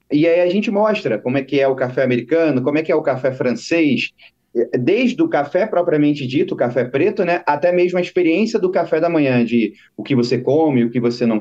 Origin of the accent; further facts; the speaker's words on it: Southeast, Brazil; como eu sou aqui do Sudeste, posso dizer que já fiz vários lugares aqui do Sudeste